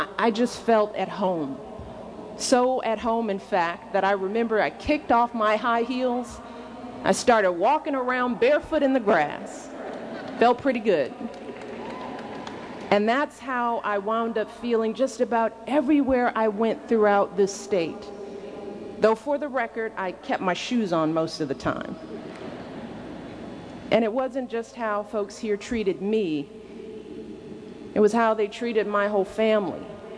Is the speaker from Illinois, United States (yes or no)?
yes; Illinois, United States; it feels like I've spent more time in this state than in anywhere besides my home state of Illinois and, of course, Washington, D.C.